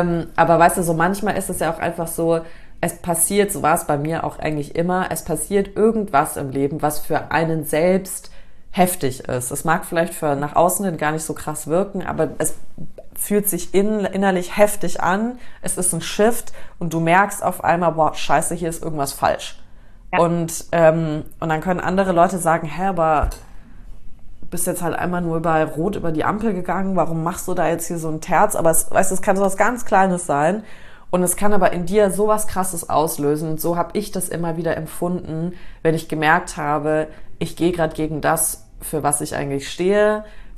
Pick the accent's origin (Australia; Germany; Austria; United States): United States; ich bin ja in Amerika aufgewachsen